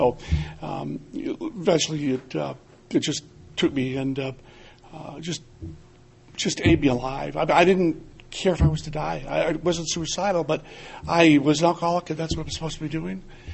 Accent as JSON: {"language": "English", "town": "Madison", "region": "Wisconsin", "country": "United States", "said": "I'm from Madison, Wisconsin."}